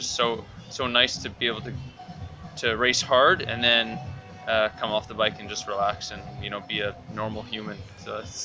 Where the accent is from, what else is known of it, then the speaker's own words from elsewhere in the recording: Montreal, Quebec, Canada; I'm 25 years old. I'm from Montreal, Quebec, Canada.